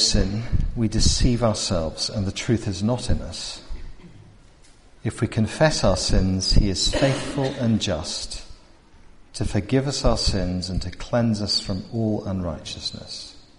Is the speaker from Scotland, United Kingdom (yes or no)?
yes; Scotland, United Kingdom; Now, you can tell that I'm properly Scottish when I'm watching sport.